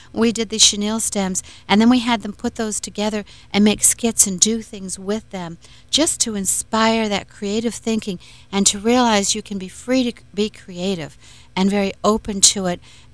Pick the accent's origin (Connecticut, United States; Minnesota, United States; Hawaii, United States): Connecticut, United States; As I said, I grew up in Connecticut with dairy farming.